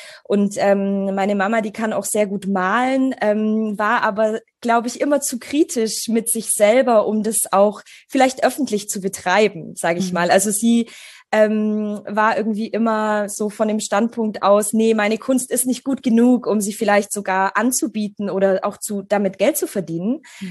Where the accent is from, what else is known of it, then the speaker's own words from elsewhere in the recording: Germany; also born or lived in Poland; Und ich komme ursprünglich aus Polen. Also ich bin in Polen geboren und meine Eltern sind damals mit mir, als ich 3 war, nach Deutschland ausgewandert.